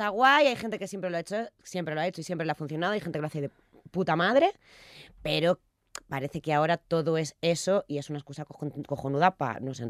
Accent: Galicia, Spain; soy gallega, que no es que me parezca a mí que Galicia es mejor que ningún otro sitio

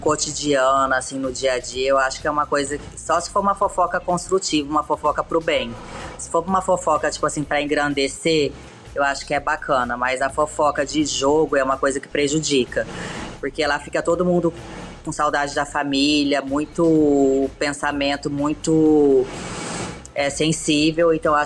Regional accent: Paraná, Brazil; ela é paranaense, é da minha terra.

